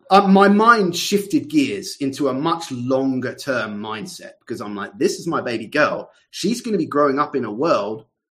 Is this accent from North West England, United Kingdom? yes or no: no; South East England, United Kingdom; I came from England. I grew up in Surrey, in southeast England. I went to a grammar school there and everything.